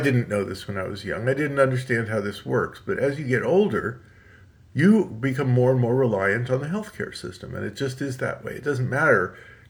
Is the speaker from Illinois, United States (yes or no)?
no; New York City, New York, United States; Not here. I grew up in New York City. But this is where we always went on vacation, where we went on summer holiday.